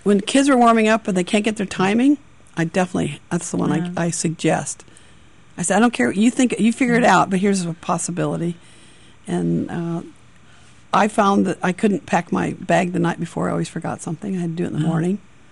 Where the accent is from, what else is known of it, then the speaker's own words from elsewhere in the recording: Long Beach, California, United States; because I'm from Long Beach